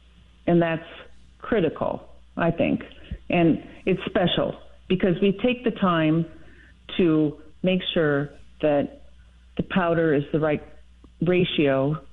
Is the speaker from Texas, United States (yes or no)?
no; Minnesota, United States; also born or lived in California; And I'm from Minnesota, so when I lived in Minnesota, people wanted my desserts, and then I moved to California, and I opened the restaurant, made the desserts, and then people in Minnesota wanted the desserts.